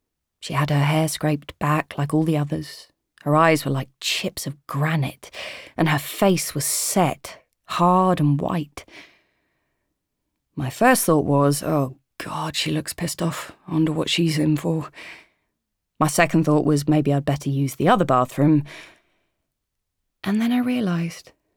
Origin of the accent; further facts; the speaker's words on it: England, United Kingdom; But I was different. I'm English, for a start, of course, which didn't help.